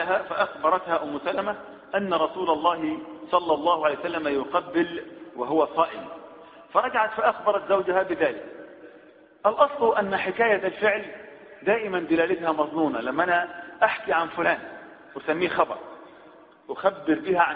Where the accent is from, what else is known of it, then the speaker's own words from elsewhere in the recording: Upper Egypt, Egypt; إلى الآن حتى عندنا في الصعيد